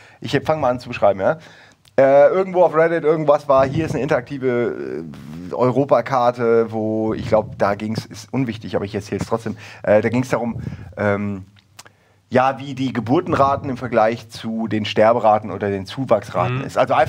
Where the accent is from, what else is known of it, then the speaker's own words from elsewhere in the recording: Wächtersbach, Hesse, Germany; Moment mal, da liegt doch nicht Wächtersbach.